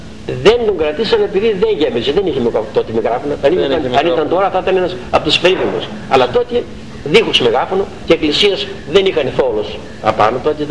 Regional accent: Myrini, East Macedonia and Thrace, Greece; Και εκεί πήγα στο χωριό μου. Στην Μυρίνη, του Παγκαίου

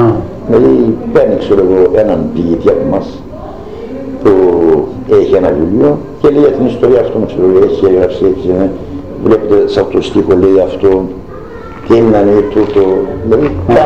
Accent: Komotini, Eastern Macedonia and Thrace, Greece; εγώ ίδιος δηλαδή έζησα και είδα εδώ πέρα σε μερικές ταβέρνες της Κομωτινής, έτσι στην πόλη μου

